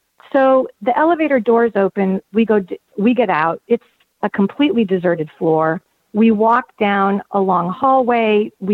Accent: California, United States; And I grew up in the Bay Area, the San Francisco Bay Area

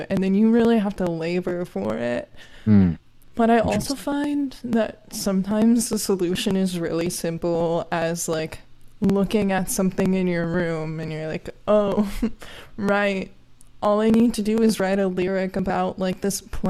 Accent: Florida, United States; where I grew up in Florida, there used to be orange groves

